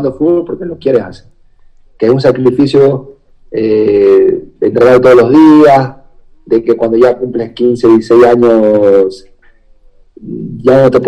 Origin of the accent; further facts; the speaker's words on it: Guayaquil, Guayas, Ecuador; also born or lived in Quito, Ecuador; me inclino bastante por Guayaquil, porque es mi ciudad natal